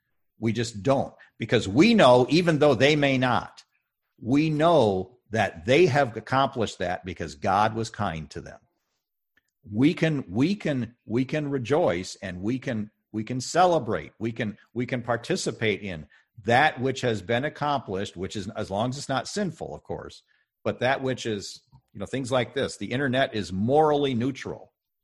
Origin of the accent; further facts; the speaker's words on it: Alpena, Michigan, United States; I grew up in Alpena, Michigan. If you're looking at Michigan, Alpena's here. I grew up and went to college in Kalamazoo, which is down here 300 miles away.